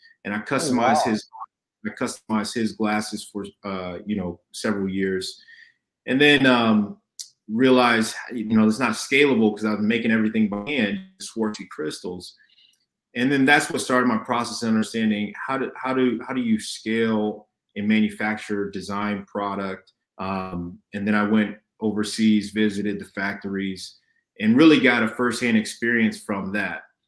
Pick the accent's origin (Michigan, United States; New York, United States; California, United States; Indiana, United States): Indiana, United States; Fort Wayne; my business partner, who I co-founded CEV Collection with, Jalen Smith, we're both from Fort Wayne, Indiana.